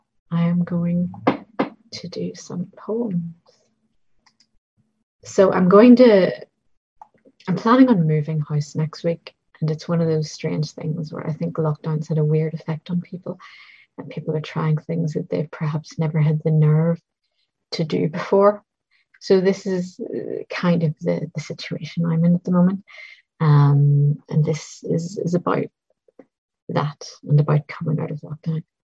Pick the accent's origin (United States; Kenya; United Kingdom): United Kingdom; Belfast, Northern Ireland; This is an older one that I wrote about growing up in Belfast and all of the stuff that you don't really understand at the time